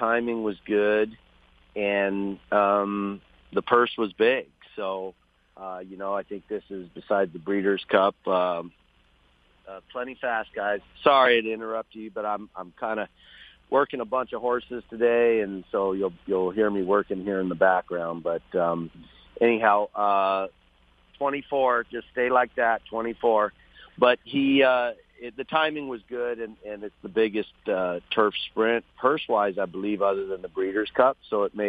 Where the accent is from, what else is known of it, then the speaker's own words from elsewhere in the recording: Del Mar, California, United States; The first one being at Del Mar, you know, in my hometown, and running 1-2 was just incredible.